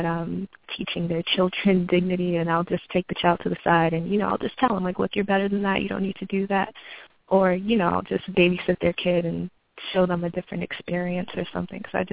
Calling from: Bronx, New York, United States; I'm calling from the Bronx.

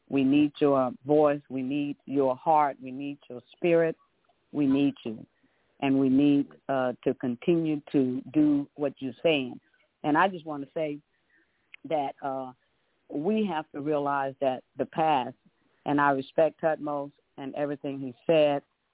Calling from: Los Angeles, California, United States; I'm calling from Los Angeles.

